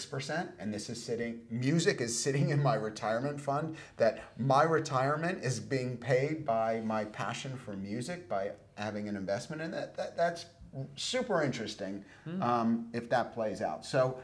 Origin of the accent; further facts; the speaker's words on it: New York, United States; now in London, United Kingdom; because I live in London now. I'm from New York, but I live in London.